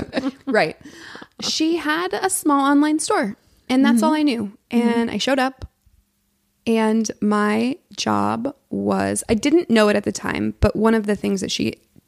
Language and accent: English; Portland, United States; moved away as an adult; now in Los Angeles, United States; I'm from Portland, born and raised, and then I moved out here when I was 18 for college.